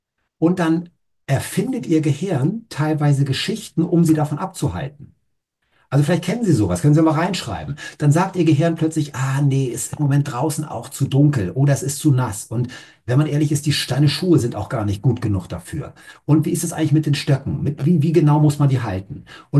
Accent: Hamburg, Germany; wir kommen beide aus Hamburg hier. Wir Hamburger haben gar keine Chance, irgendwas zu verändern, weil es regnet wirklich immer hier in Hamburg.

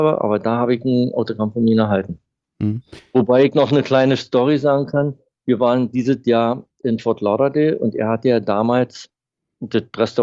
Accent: Berlin, Germany; now in Florida, United States; Ja, also aufgewachsen bin ich in Berlin-Neukölln, in der Kienitzer Straße

